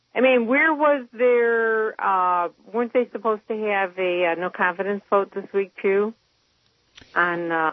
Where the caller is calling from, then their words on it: Chicago, Illinois, United States; It's okay, Chicago.